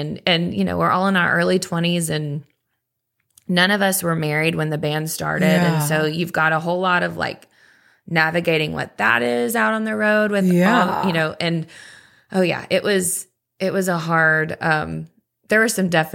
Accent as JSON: {"language": "English", "town": "Nashville", "region": "Tennessee", "country": "United States", "tie": "born or raised there", "said": "I think being born and raised in Nashville helped."}